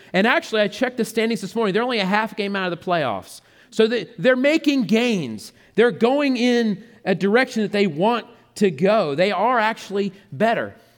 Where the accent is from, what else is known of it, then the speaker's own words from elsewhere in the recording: Asheboro, North Carolina, United States; So I just want to give you a little introduction of myself. I grew up in Asheboro